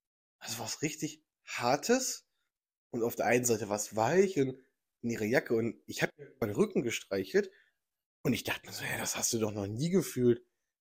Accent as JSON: {"language": "German", "town": "Amsterdam", "region": "North Holland", "country": "Netherlands", "second_language": "German", "said": "wie zum Beispiel bei uns in Amsterdam, da wird halt Englisch gesprochen, ganz easy verständlich"}